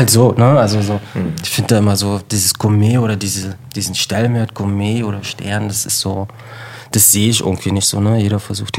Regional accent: East Berlin, Berlin, Germany; ich komme ja aus Ost-Berlin.

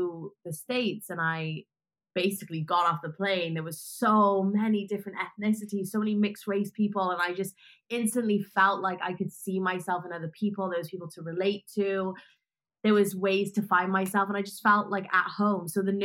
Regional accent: Wales, United Kingdom; And I grew up in Wales and I was kind of feeling alienated because there was just a lot of white people. And growing up mixed race at the time, there wasn't so many mixed race people where I was, and also not being like Asian and white.

